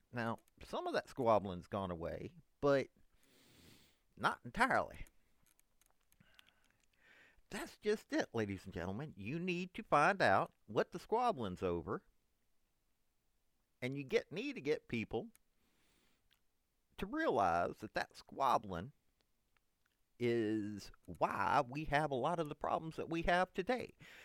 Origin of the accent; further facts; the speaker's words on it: Tennessee, United States; Growing up in East Tennessee, there were families that squabbled with each other.